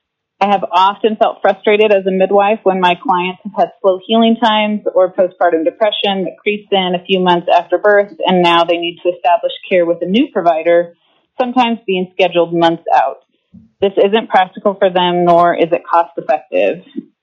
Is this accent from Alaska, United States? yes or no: yes; Soldotna, Alaska, United States; I'm from Soldotna, Alaska.